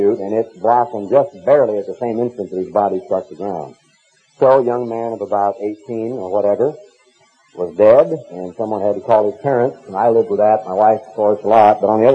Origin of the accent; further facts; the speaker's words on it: United States; because as an American, I do not have all that much of which to be proud.